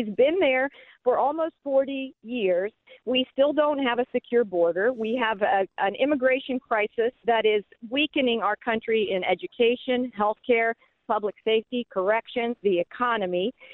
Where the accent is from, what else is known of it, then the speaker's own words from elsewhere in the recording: West Virginia, United States; Robert Byrd from my home state of West Virginia served for nearly five, maybe over five decades.